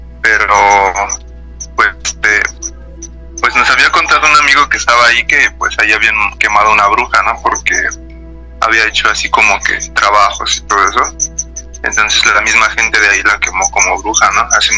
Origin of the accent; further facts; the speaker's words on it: Mexico City, Mexico; Sí, soy de aquí, de la Ciudad de México, de Reforma